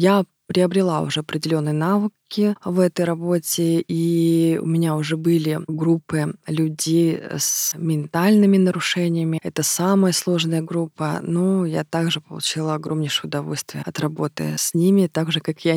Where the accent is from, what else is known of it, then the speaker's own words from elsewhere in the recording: Moscow, Russia; Я родилась и выросла в Москве, но несколько лет тому назад, по долгу своей службы, я приехала в Дагестан.